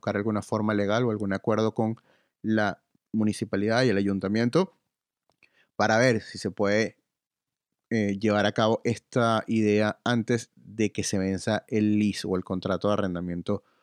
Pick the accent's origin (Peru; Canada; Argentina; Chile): Canada; esto lo estoy hablando como canadiense